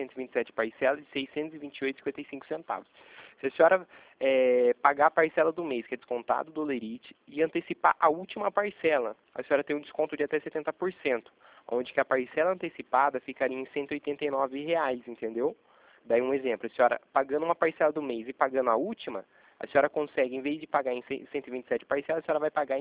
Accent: São Paulo, Brazil; É que eu sou de São Paulo.

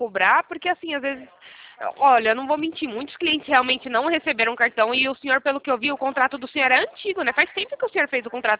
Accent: São Paulo, Brazil; Não sou do Rio, não. Eu sou de São Paulo.

